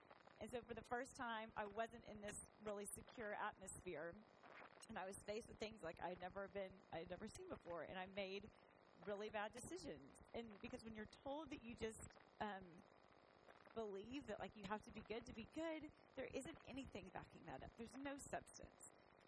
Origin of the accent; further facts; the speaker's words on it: San Antonio, Texas, United States; I grew up here in San Antonio, just a few streets over in Almas Park.